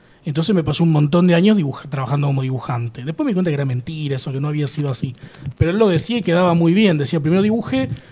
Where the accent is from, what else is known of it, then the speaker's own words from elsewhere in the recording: Córdoba, Argentina; also born or lived in Villa Gesell; Pasé mi infancia en Córdoba, que es de donde soy, y mi adolescencia en Villa Gesell, para elegir lugares.